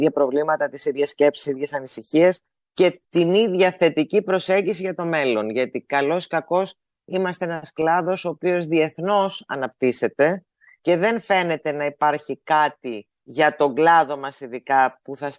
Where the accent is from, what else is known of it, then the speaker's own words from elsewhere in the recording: Greece; ως Έλληνες έχουμε ένα πρόβλημα.